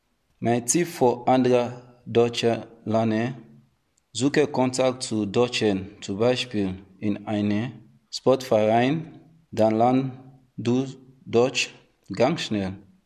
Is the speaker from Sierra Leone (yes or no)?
yes; Sierra Leone; German is a second language; now in Germany; ich komme aus Sierra Leone.